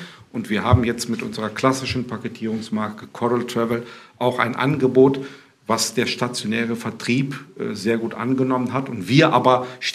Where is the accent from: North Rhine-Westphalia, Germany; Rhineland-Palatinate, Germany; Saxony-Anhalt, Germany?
North Rhine-Westphalia, Germany; Düsseldorf; bei uns in Düsseldorf